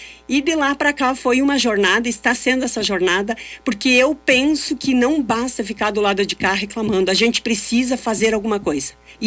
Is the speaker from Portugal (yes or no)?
no; Alpestre, Rio Grande do Sul, Brazil; now in Farroupilha, Brazil; Eu sou natural de Alpestre, no norte do Rio Grande do Sul. Tenho 54 anos.